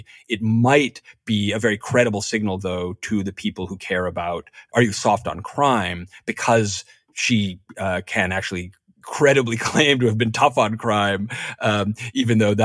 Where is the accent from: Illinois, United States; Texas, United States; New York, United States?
New York, United States; I grew up in New York in the 70s and 80s. The homicide rate was five times as high in New York when I was growing up, right?